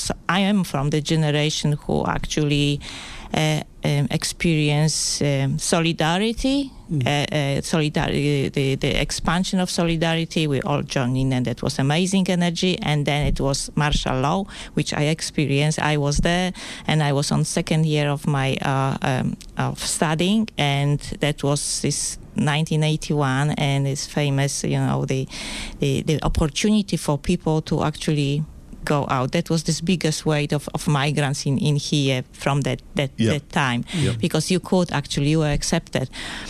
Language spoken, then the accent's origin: English; Poland; it's quite difficult to pronounce because it's Polish name. I was born in Poland and I grew up in Poland and I was also educated in Poland. So my degree is from Poland and I finished Academy of Fine Arts in Poznań with master degree of visual arts